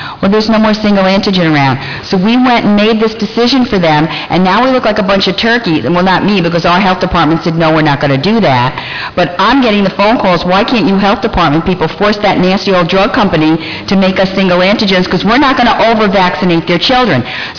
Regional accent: New York, United States; Right now, I'm from Suffolk County in New York

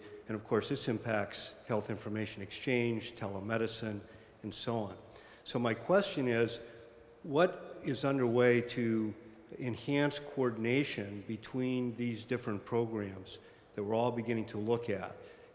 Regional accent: New Mexico, United States; from New Mexico

